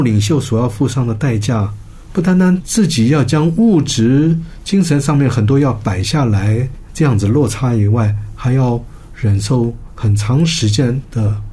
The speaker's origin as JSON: {"language": "Chinese", "country": "China", "said": "那我们中国人呢，华人特别又有这样的观念"}